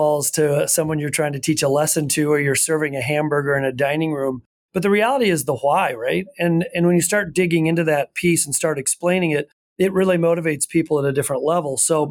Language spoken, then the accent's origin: English; Iowa, United States; I'm from a small town in Iowa. I lived right next door to my hometown club.